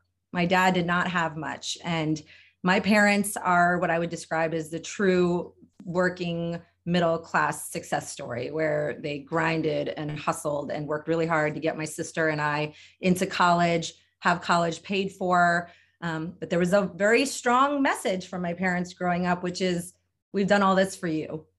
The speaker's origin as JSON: {"language": "English", "region": "Delaware", "country": "United States", "tie": "born or raised there", "said": "I grew up in Delaware. I went to University of Delaware. I went to grad school, University of Virginia."}